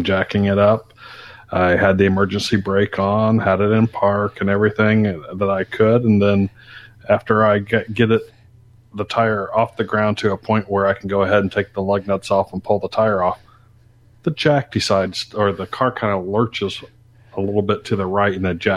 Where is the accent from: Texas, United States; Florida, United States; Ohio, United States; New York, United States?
Texas, United States; I came from Texas where we had 6 types of venomous snakes.